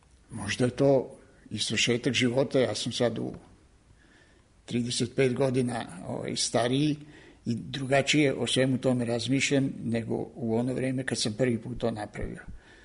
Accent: Vojvodina, Serbia; U ostalom, ja potičem iz Ravnice, iz Banata.

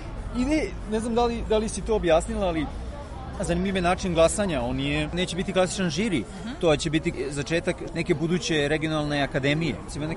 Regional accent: Belgrade, Serbia; Da, ja sam u detinjstvu prvo na Karaburmi

